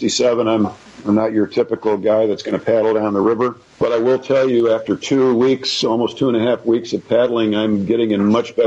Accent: United States; I'm none of those things. I'm an American.

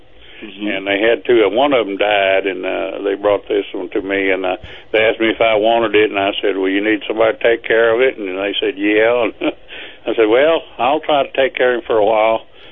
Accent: Amarillo, Texas, United States; also born or lived in Abilene / Stamford; Well, I was raised in Amarillo, and then I moved down around Abilene and stayed there for a while.

